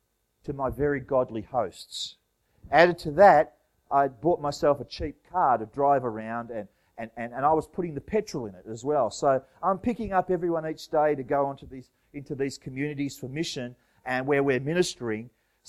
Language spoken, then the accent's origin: English; Australia; So, being an Australian who only knows instant hot water and likes to have long hot showers, and likes to eat a lot and have snacks, I started to complain.